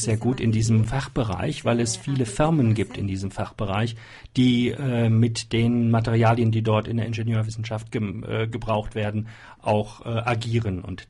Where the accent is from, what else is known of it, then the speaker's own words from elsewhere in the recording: Brazil; first language Portuguese; German is a second language; Als Brasilianerin spricht man ja normalerweise halt Portugiesisch